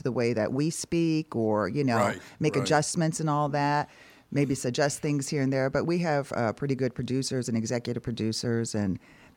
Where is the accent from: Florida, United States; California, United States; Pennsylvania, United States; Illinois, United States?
Pennsylvania, United States; now in Minnesota, United States; Pennsylvania.